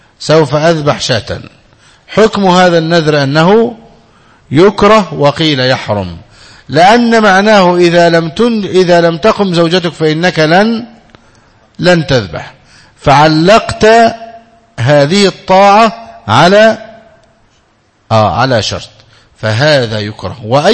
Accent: Egypt; وله قبر عندنا في مصر في القاهرة

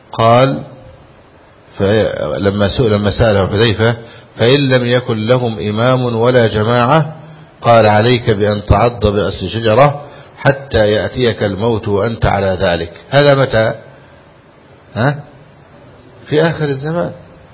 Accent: Egypt; كما عندنا في مصر

